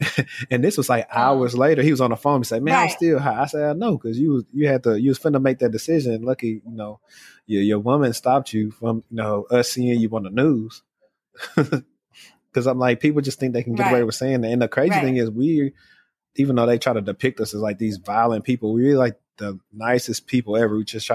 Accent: Shreveport, Louisiana, United States; Like I love like Detroit people. I'm from Shreveport, Louisiana.

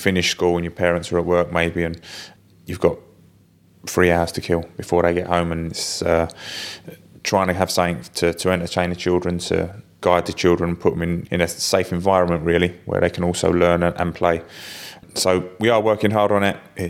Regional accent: Barking, London, United Kingdom; Barking comes under Essex. I still class it as, it's a London borough, but it still comes under Essex.

